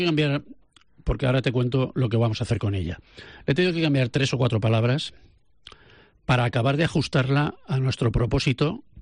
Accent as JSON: {"language": "Spanish", "region": "Valencian Community", "country": "Spain", "said": "y como valenciano, por supuesto, colaborar de alguna manera a paliar esta desgracia."}